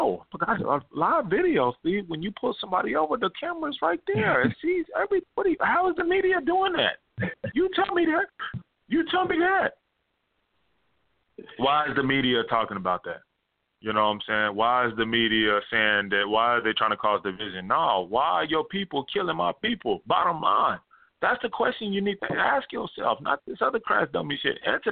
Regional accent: Austin, Texas, United States; I was raised around Caucasian people my whole life. I went to Patton Elementary in Oak Hill. You know Oak Hill, Southwest Austin.

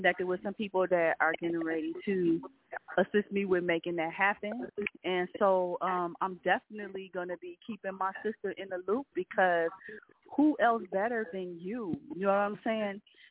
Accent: Detroit, Michigan, United States; which I'm originally from Detroit, so we have a strong music base.

